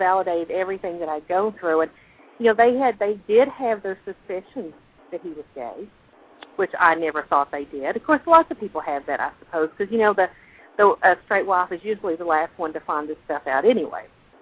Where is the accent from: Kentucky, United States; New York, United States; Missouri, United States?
Kentucky, United States; I grew up in Eastern Kentucky, in the Appalachian Mountains